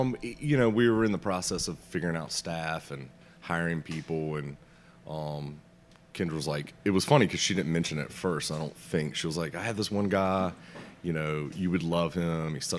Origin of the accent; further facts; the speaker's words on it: Danville, Virginia, United States; I grew up in Danville, Virginia. So I got my start busting suds at the local Western Sizzlin'.